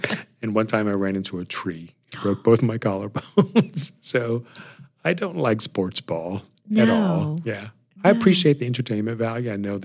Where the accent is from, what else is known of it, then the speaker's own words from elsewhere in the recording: Washington, District of Columbia, United States; They all settled in D.C. And I grew up near Howard University, which felt like a castle to me.